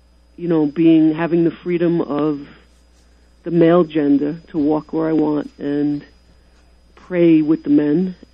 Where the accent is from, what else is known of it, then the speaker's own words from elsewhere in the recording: New York, United States; And I didn't know anything about anything besides growing up in the Bronx.